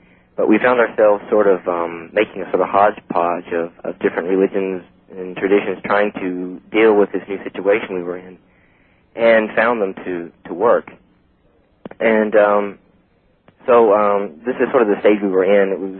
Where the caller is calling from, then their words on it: Tennessee, United States; Yes, hello. I'm calling from Tennessee.